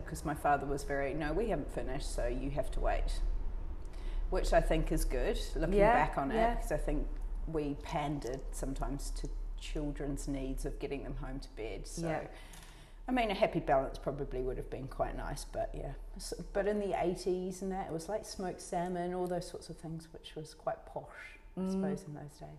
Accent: New Zealand; Oh yeah, 80s. What did we grow up on?

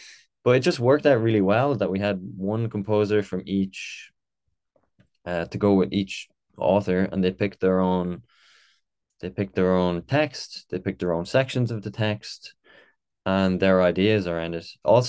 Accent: Ireland; I'm an Irish saxophonist and … a French singer

